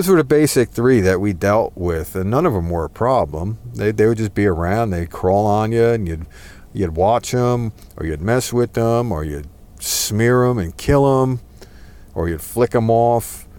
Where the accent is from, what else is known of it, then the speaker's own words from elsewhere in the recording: New Jersey, United States; See, I grew up in New Jersey, and in New Jersey, you know, we would play with actual real ants and never have a problem with it.